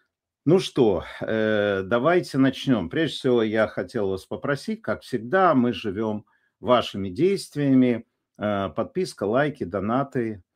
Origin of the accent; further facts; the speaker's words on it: Tyumen, Tyumen Oblast, Russia; moved away; как бывший россиянин, бывший тюменец.